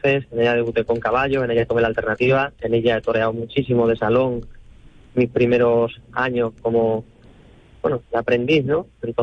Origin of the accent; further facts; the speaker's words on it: Cáceres, Extremadura, Spain; soy de Cáceres, me siento un torero extremeño y cacereño